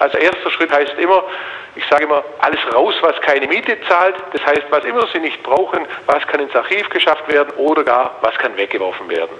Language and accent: German; Giengen, Baden-Württemberg, Germany; Ich komme aus Giengen, das ist in der Nähe von Ulm.